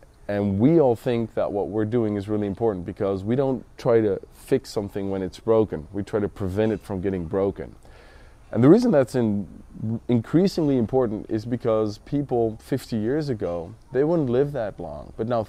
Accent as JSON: {"language": "English", "town": "Amsterdam", "region": "North Holland", "country": "Netherlands", "second_language": "English", "said": "No, I'm Dutch. I'm from Holland, from Amsterdam."}